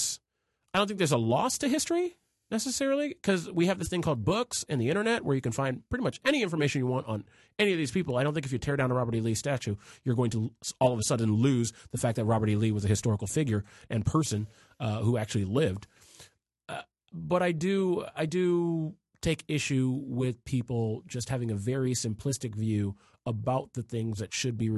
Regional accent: Germany; For me, it's German pride, and I came from Germany, and my grandpa was born at that time.

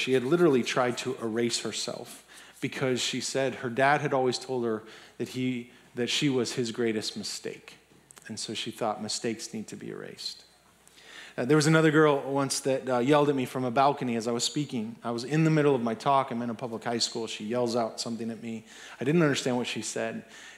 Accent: Littleton, Colorado, United States; I was growing up in Littleton. That is my hometown.

